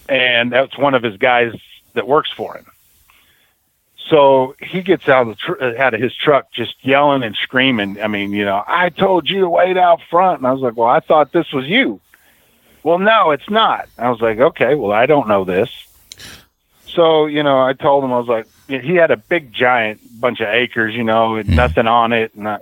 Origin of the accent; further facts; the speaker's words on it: El Paso, Texas, United States; And, you know, I grew up in El Paso, and, you know, it's nothing but desert.